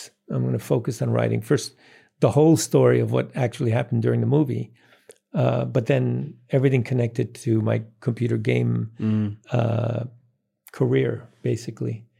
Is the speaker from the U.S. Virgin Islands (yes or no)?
no; Netherlands; English is a second language; I'm originally from the Netherlands.